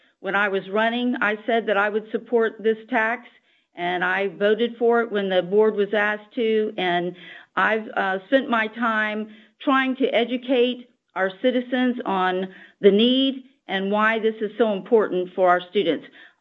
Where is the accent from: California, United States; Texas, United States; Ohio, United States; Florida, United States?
Florida, United States; I'm very proud to say that I grew up in Okaloosa County